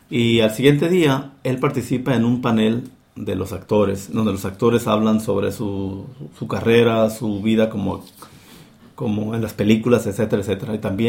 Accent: Mexico; Realmente, para mí, como mexicano que soy

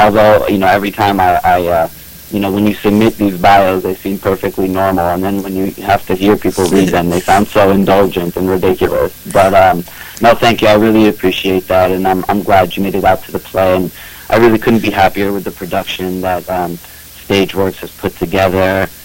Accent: United States; growing up as a Palestinian American, I had to lear

